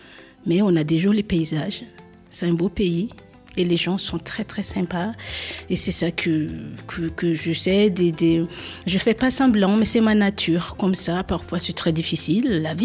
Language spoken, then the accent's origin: French; Madagascar; Et puis, bah, I'm from Madagascar. Je suis de Madagascar.